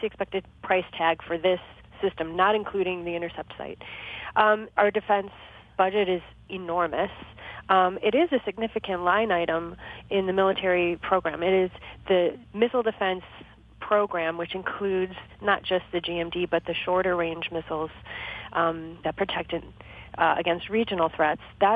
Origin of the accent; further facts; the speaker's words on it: Michigan, United States; Yeah, well, I'm from Michigan, and I've seen how hard it is to be unemployed